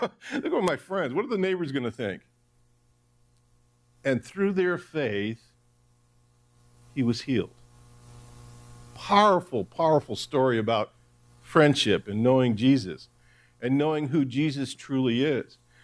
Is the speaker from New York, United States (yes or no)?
no; Michigan, United States; I'm from Michigan, And whenever Michigan went to the Rose Bowl, they always played one of the Pac-10 teams.